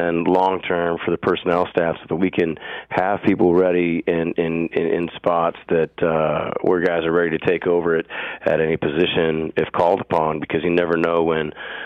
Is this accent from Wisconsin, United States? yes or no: yes; Green Bay, Wisconsin, United States; look, I grew up in Green Bay, and so, like, there was many times, like, you know, I didn't see a winning team until I was, like, 19, 20 years old, I think.